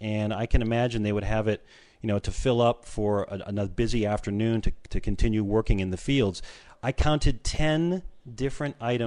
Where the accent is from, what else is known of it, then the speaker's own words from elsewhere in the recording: Midwest, United States; I'm from the Midwest. I've had giant lumberjack breakfasts before.